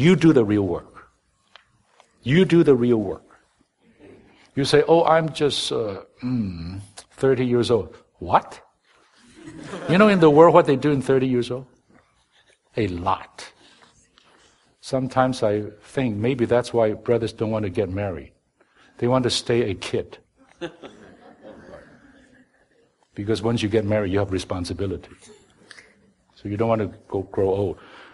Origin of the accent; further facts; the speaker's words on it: Hong Kong; English is a second language; Mind you, I'm from Hong Kong, he knows. We're both from Hong Kong. And we didn't grow up, we kind of know some Mandarin, but that's not our mother tongue, right?